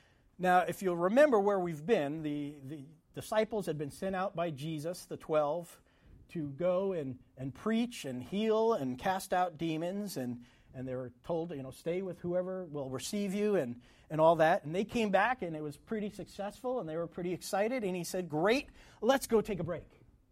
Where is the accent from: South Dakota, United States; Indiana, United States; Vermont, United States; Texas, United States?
Vermont, United States; Sorry, I'm from Vermont. So what people call mountains are different.